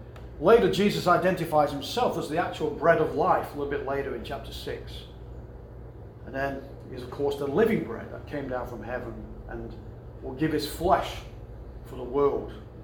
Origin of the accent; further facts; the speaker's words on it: England, United Kingdom; So when I grew up in England, we talk about food.